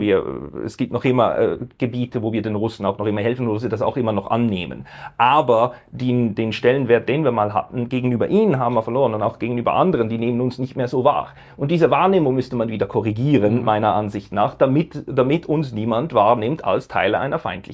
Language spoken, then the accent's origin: German; Switzerland; ich bin dafür, dass wir als Schweizer versuchen, weiterhin unsere Sicherheit darüber zu sichern, dass wir nicht bedrohlich sind